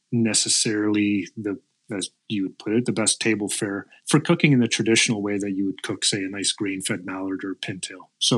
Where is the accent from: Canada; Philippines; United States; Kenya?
Canada; the Maritimes; I mean, you know, I grew up in the Maritimes